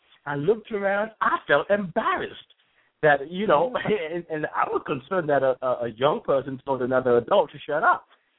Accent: Nigeria; also born or lived in England; You know, I'm from Nigeria. I was born in England

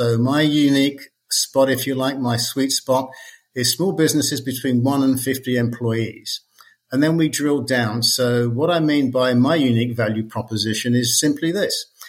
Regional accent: London, United Kingdom; now in Lubbock, United States; You can tell that I'm not from Lubbock, Texas. I grew up in London

